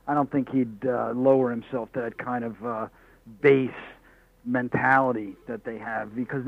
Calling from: Central Islip, New York, United States; I'm still in Central Islip.

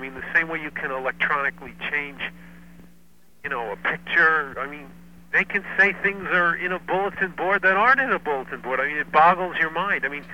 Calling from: Ridgewood, New Jersey, United States; It's Ridgewood, New Jersey.

